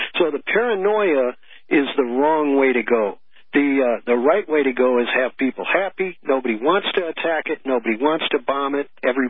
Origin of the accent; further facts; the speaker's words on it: St. Louis, Missouri, United States; I was raised in St. Louis, and I went down to Atlanta.